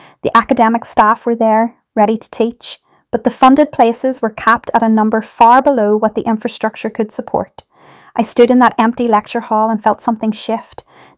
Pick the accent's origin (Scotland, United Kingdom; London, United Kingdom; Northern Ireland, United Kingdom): London, United Kingdom; Northwood; I grew up in Northwood to a family of teachers